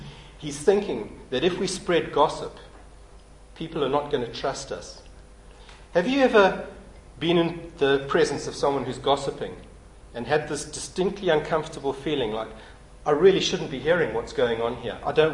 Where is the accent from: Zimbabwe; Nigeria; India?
Zimbabwe; when I was a youngster growing up in Rhodesia. I was in primary school. I was probably 7 or 8.